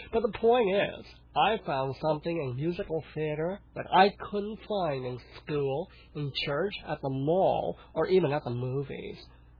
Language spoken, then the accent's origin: English; Kenosha, Wisconsin, United States; When I was growing up in Kenosha, Wisconsin, I'd have gone completely bonkers if I didn't have an outlet for my special needs.